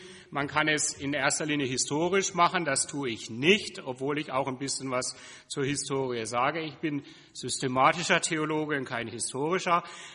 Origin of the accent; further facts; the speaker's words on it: Karlsruhe, Baden-Württemberg, Germany; born there; now in Halle, Germany; gebürtiger Karlsruher. Und insofern ist es vielleicht nicht verwunderlich, dass ich jetzt in Halle bin, weil das ja Partnerstädte sind.